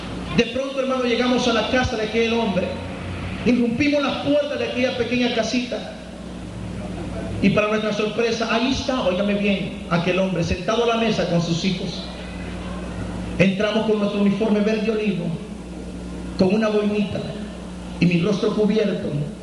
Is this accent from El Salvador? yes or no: yes; Soyapango, San Salvador, El Salvador; me enviaron, óigame bien, a Soyapango, el lugar de donde yo soy originario.